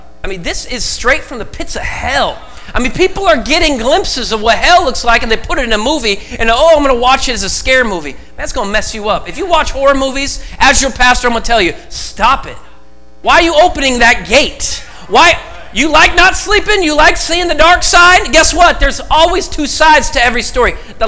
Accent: Oregon, United States; I was born and raised in Oregon, so we use this word, super stoked to preach.

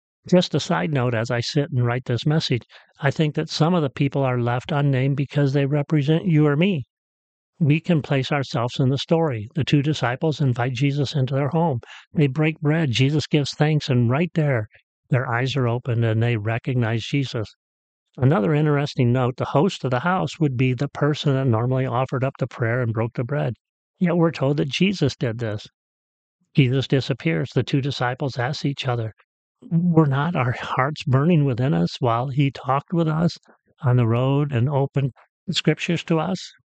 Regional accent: Rochelle, Illinois, United States; an F4 tornado with winds of 200 miles an hour hit my hometown in Rochelle, Illinois.

